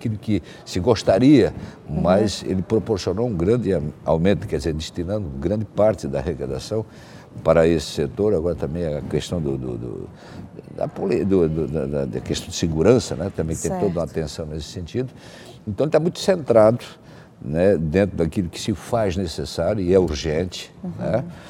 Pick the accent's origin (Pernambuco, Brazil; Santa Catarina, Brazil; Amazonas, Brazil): Santa Catarina, Brazil; Brusque; eu tiro o exemplo lá na minha cidade de Brusque